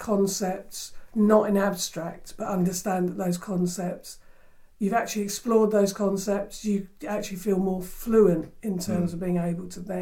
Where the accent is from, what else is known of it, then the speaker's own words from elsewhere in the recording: United Kingdom; fundamental to me as a black person growing up in Britain